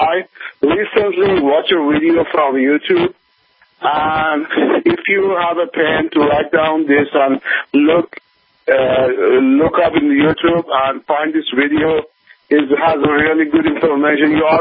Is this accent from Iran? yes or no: yes; Iran; now in Austin, United States; I live in Austin, but I'm from Iran, and I've been there a few years ago